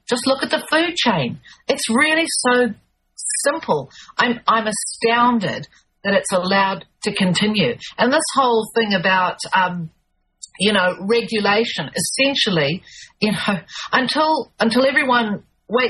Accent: United States; moved away; And as an American, I can stand here, you know, on the very edge of the South Pacific and go, oh, my goodness, what have you done?

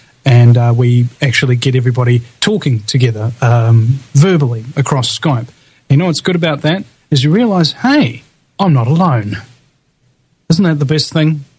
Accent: New Zealand; speaking as a New Zealander.

